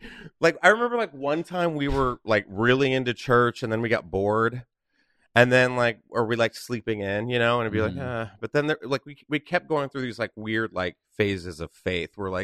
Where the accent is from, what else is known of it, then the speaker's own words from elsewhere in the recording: Texas, United States; also born or lived in Florida; now in Los Angeles, United States; I say I'm from Texas. I am from Texas. I lived in Texas from when I was about 5 to where I am now, or, you know, until I moved to LA. But I was originally born in Florida.